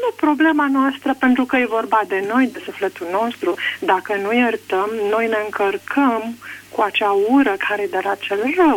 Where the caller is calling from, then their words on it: Bucharest, Romania; Din București.